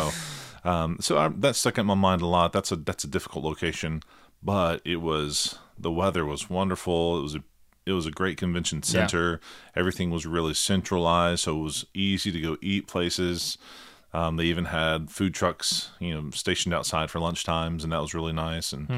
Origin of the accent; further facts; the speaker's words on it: Oxford, Mississippi, United States; now in New Orleans, United States; Yeah, so I grew up in Oxford, Mississippi, who just recently celebrated a World Series, college World Series victory.